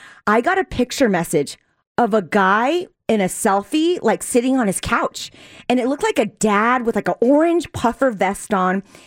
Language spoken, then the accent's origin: English; San Diego, California, United States; It's in San Diego, where my hometown is from.